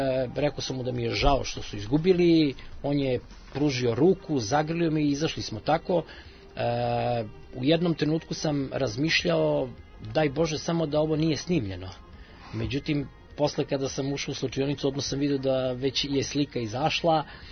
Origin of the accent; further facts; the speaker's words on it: Belgrade, Serbia; ja sam dete sa Čukarice i sigurno u to vreme kada sam ja rođen 74. godine